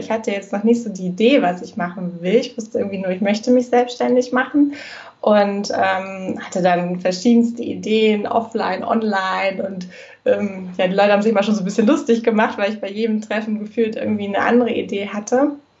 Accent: Hamburg, Germany; born or raised there; also born or lived in Bremen / Lüneburg

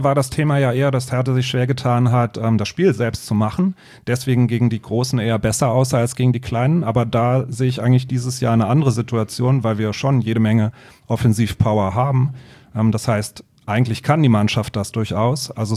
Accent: Berlin, Germany; ich bin in Berlin-Wannsee aufgewachsen, noch zu Mauerzeiten, habe dann die Wende dort miterlebt, so zu Abiturzeiten, war wirklich natürlich eine extrem spannende Zeit. Bin in Berlin also zur Schule gegangen, habe da auch studiert und wollte eigentlich nie weg.

